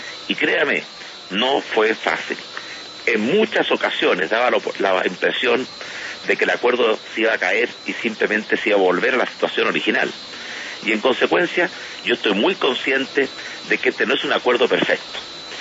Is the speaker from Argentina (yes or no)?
no; Chile; Cuando terminó el gobierno militar, en que se cometieron graves atropellos a los derechos humanos en mi país, Chile tuvo que tomar una opción